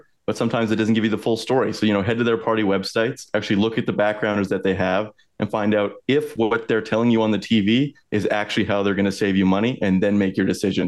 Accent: Saskatchewan, Canada; my first job was at the local movie theater back in my hometown in Southwest Saskatchewan. I've always heard my family, you know, I come from a family of farmers, getting really mad about things about the wheat board

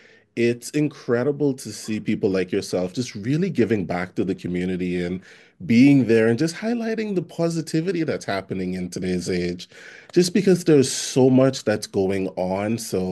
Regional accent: Bahamas; I think has been born and bred in the Bahamas. If there's one thing that I want people to take away from all of this, I think it's just that point right there that Bahamians are so expressive.

